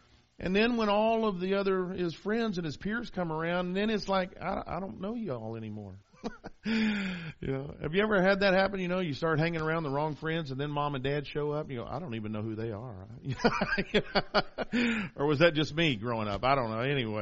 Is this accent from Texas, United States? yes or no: yes; Dallas, Texas, United States; I'm a Texas boy. I was born in Baylor Hospital over in Dallas at 4:54 in the morning, way back in the early 60s.